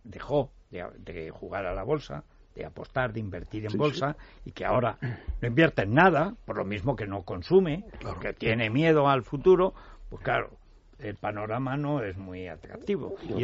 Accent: Teruel, Aragon, Spain; Yo soy de Teruel

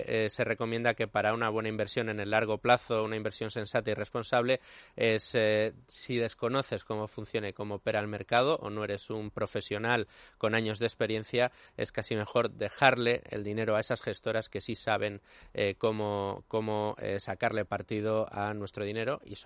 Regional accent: Badajoz, Extremadura, Spain; Bueno, yo estoy contento porque Badajoz, sí, que es tu sabes tierra. Que es mi tierra

